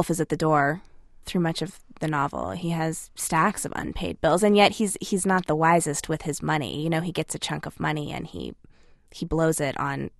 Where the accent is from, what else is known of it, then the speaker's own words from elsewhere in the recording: Grand Junction, Colorado, United States; My own personal experience growing up in Grand Junction could not be, you know, more different from my characters. I didn't grow up on a ranch.